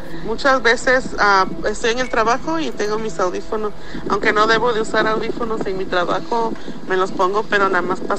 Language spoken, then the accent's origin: Spanish; Fortín de las Flores, Veracruz, Mexico; now in Dallas, United States; Cuando era niña, yo soy de aquí de Dallas, pero me crié en Fortín de las Flores, Veracruz. Y allá estudié desde que era niña, la primaria, la secundaria.